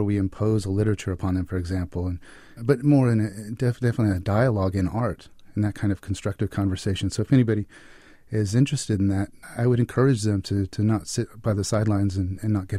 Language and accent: English; Fresno, California, United States; When I first came back from Iraq, I was doing some construction work in Fresno, California, my hometown.